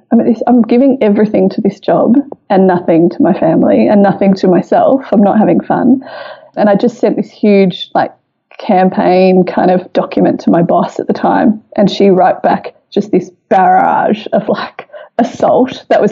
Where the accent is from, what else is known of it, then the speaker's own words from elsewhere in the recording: England, United Kingdom; now in Australia; And I'm from England and I didn't have any cousins growing up.